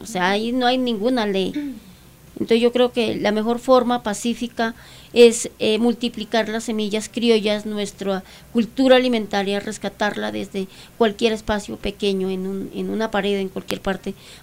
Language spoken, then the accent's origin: Spanish; Boyacá, Colombia; Yo soy de Boyacá y allí nosotros no tenemos dos ni tres productos, son mucha la cantidad de productos.